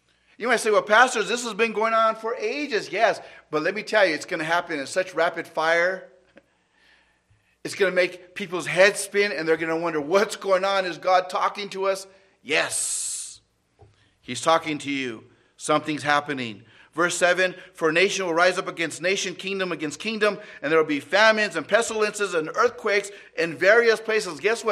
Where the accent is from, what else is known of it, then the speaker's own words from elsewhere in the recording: California, United States; born there; and I was born in California, you know, praise the Lord, I enjoy the weather there